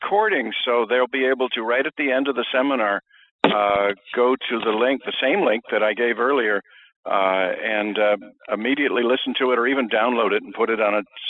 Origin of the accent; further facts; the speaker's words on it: Boston, Massachusetts, United States; I'm from Boston.